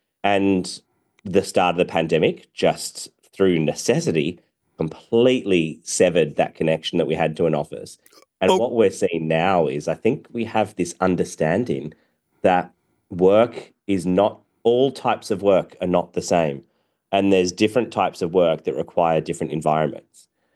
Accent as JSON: {"language": "English", "country": "Australia", "said": "I'm an Australian entrepreneur who have started several businesses in Australia."}